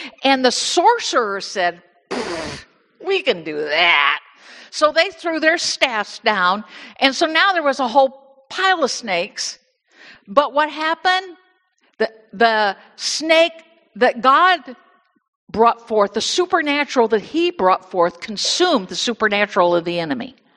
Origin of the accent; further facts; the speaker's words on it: Bible Belt, United States; You know, I grew up not in Michigan. I grew up in the Bible Belt.